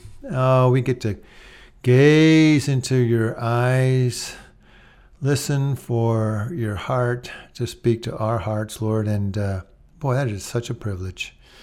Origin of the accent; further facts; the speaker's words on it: Austin, Texas, United States; I grew up in Austin, Texas, and in fact, growing up, seeing the University of Texas Tower in the distance from our home as a boy growing up